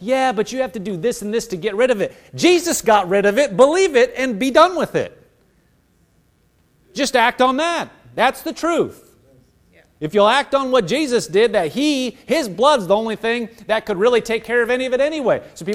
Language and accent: English; Nebraska, United States; born there; Yes, you know, I was born in Nebraska.